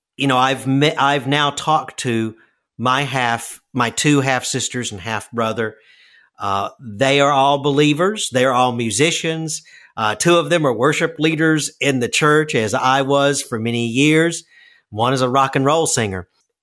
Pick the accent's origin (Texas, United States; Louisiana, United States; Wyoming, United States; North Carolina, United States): Louisiana, United States; New Orleans; born there; I was born in New Orleans, and so I understood myself until just a couple of weeks ago as Cajun